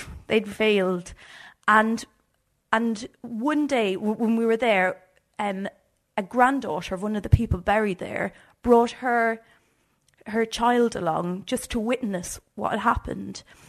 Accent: Ireland; which as like an Irish country girl, it was not exactly my forte.

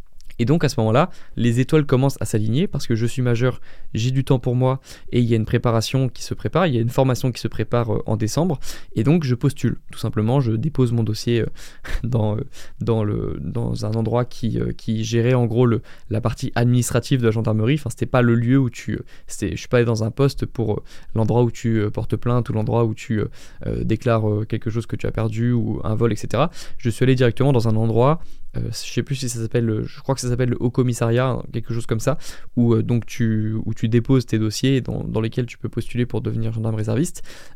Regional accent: Tahiti, French Polynesia; moved away as an adult; now in France; j'ai 17 ans et demi, c'est à Tahiti, hein, toujours, j'ai rejoint la France seulement en L2 lorsque je suis arrivé à l'université de Caen.

